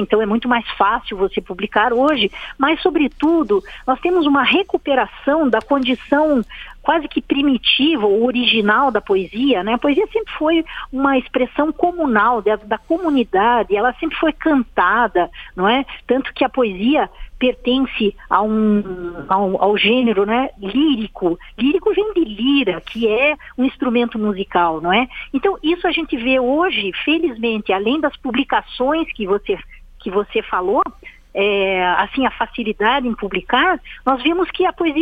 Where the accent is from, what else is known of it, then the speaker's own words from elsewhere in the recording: Curitiba, Paraná, Brazil; Sou nascida e criada e permanecida em Curitiba por uma escolha mesmo.